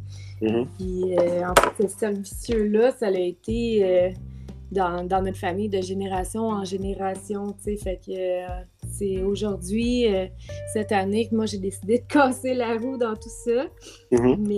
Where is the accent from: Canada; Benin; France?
Canada; Sainte-Anne-des-Plaines, Quebec; also born or lived in Laval, Canada; Je suis née à Laval. Mm-hmm. Mais j'ai grandi, en fait, toute mon enfance à Saint-Anne-des-Plaines, c'est où est-ce que je demeure en ce moment.